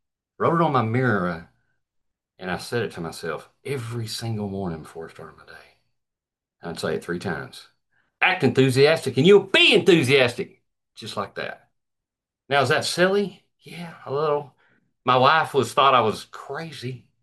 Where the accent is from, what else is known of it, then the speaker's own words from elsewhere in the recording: Arkansas, United States; born there; I was born in Arkansas.